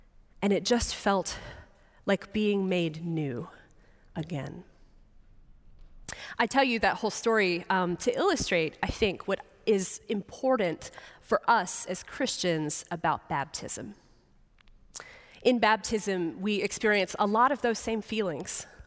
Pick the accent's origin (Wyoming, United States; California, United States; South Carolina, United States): South Carolina, United States; Columbia; I grew up outside of Columbia, South Carolina, and the summers there get very, very hot.